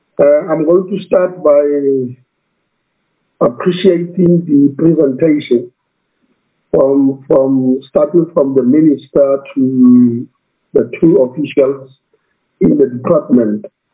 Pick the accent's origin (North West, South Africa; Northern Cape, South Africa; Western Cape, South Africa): North West, South Africa; Lastly, I'm from the Northwest Province, Chair.